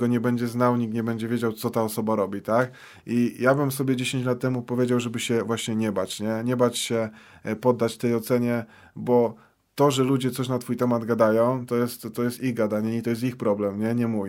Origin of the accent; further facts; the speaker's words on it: Piotrków Trybunalski, Łódź Voivodeship, Poland; ja od urodzenia mieszkam w Piotrkowie, więc no jakaś tam liczba osób mnie zna.